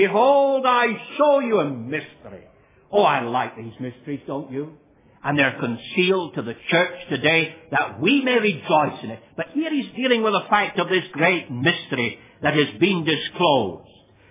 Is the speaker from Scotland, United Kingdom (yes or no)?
yes; Scotland, United Kingdom; And I, being a Scot, would say without doubt, it's Scotsmen and everybody else.